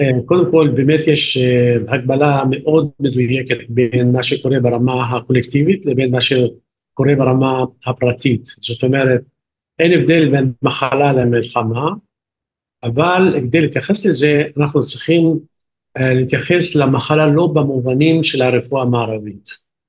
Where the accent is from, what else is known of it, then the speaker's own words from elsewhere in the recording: Nazareth, Northern District, Israel; also born or lived in Italy; אני יליד נצרת, נולדתי ב-58, למדתי רפואה באיטליה ועשיתי התמחות בקרדיולוגיה בארץ